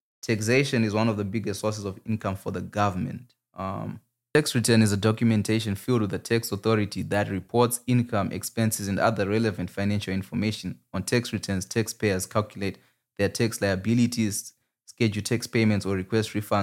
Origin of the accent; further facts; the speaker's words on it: Zimbabwe; now in Canada; so the way the Canadian tax system works is a little bit different from what I grew up with in Zimbabwe.